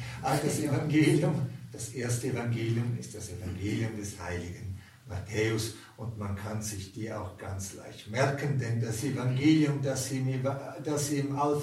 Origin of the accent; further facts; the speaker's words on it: Graubünden, Switzerland; Ich komme aus Graubünden und dort gibt es viele Berge